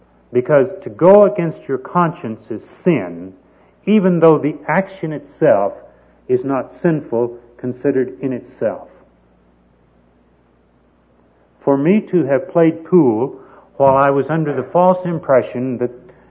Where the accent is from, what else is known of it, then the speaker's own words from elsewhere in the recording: Tyler, Texas, United States; when I was growing up in Tyler, Texas, the only place that I knew of where a person could play pool